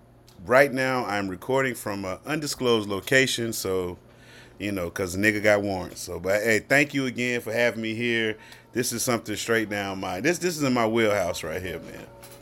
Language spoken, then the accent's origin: English; the South, United States; I want y'all to understand that I was born in the South. I've resided in the South over 47 years, actually.